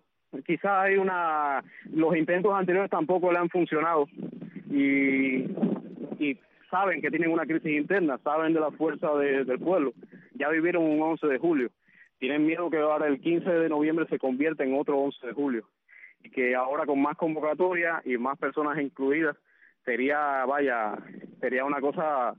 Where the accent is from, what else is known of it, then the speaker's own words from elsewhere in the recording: Cuba; como cubanos dignos y soberanos.